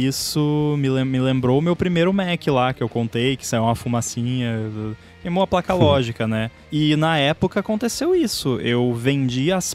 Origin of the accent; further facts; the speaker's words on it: Rio Grande do Sul, Brazil; now in Florianópolis, Brazil; é melhor eu ir lá no Rio Grande do Sul, lá na minha cidade natal